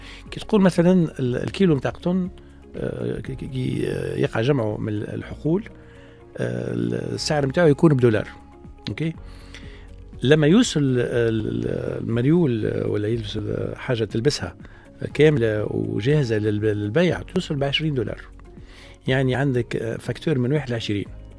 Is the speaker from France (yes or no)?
no; Tunisia; هذا كل عندنا في تونس معناها قوة كبيرة ياسر من ناحية كل ما هو نسيج وخياطة